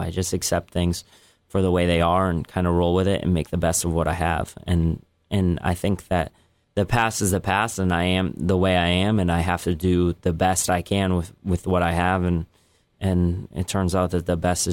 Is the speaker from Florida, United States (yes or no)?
no; Bridgeport, Connecticut, United States; fight in Bridgeport. I want to fight in Webster Bank Arena. That's where I want to fight. That's my hometown.